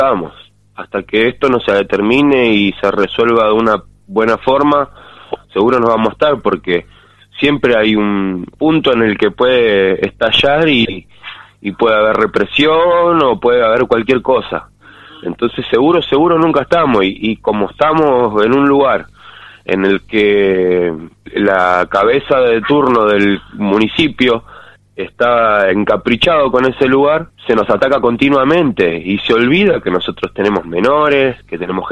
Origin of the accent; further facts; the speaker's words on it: Buenos Aires, Argentina; now in El Bolsón, Argentina; Y yo soy oriundo de Buenos Aires, pero no vivo en Buenos Aires hace alrededor de 10 años. Tengo un hijo que nació acá.